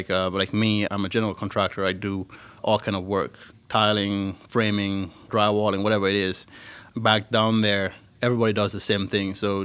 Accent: Dominica; I'm from Dominica, down there in the Caribbean, West Indies. It's 290 square miles. I was raised in the Carib territory.

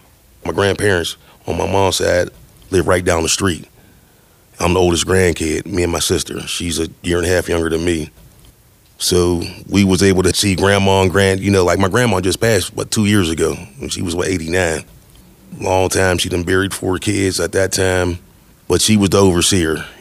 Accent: Pittsburgh, Pennsylvania, United States; Born and raised on the North Side. Nice childhood, a lot of friends. I'm from a little street called Bright Ridge up off of Brighton Road up there by the bakery.

